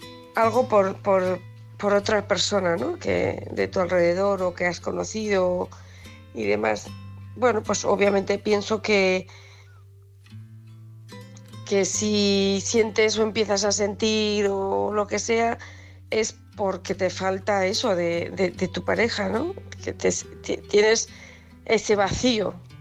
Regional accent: Huesca, Aragon, Spain; de Huesca.

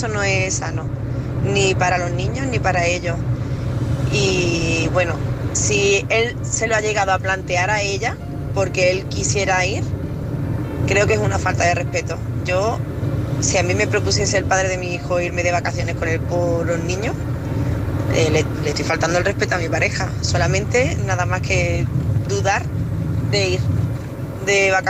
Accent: Málaga, Andalusia, Spain; soy de Málaga.

